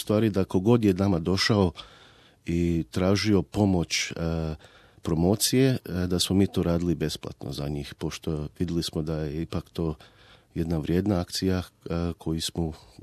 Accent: Vukovar, Vukovar-Syrmia County, Croatia; Jedan od tih što sam ja rodom iz Vukovara, pa je to za mene nešto posebno

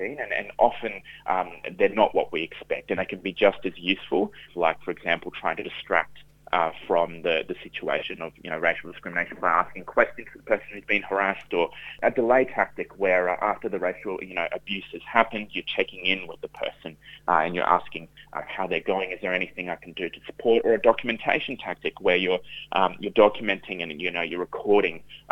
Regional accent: Brisbane, Queensland, Australia; when I was born in Brisbane and have lived in Australia my entire life.

